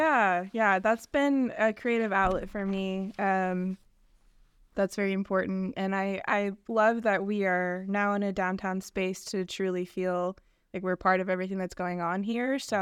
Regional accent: Branson, Missouri, United States; Yes, I'm from Branson. My family still lives in Branson.

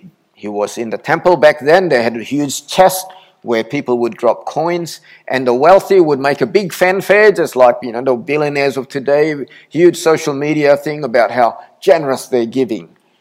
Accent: Australia; Hey, I'm an Australian

